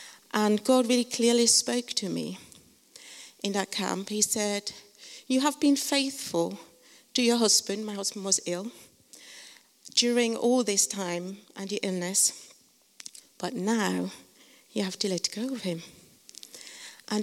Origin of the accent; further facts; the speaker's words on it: Switzerland; I grew up in Switzerland, and in my family, it was really important that we did well in education.